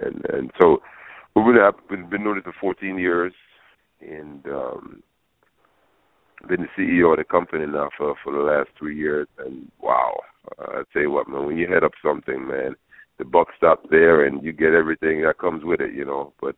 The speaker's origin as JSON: {"language": "English", "country": "Jamaica", "moved": "yes", "said": "when we came from Jamaica"}